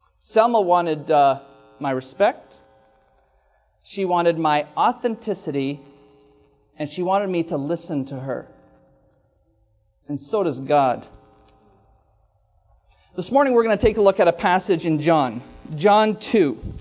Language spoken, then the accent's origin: English; Petrolia, Ontario, Canada; three communities that I was raised closest to, and that was Oil City, Oil Springs, and Petrolia. I was born in Petrolia.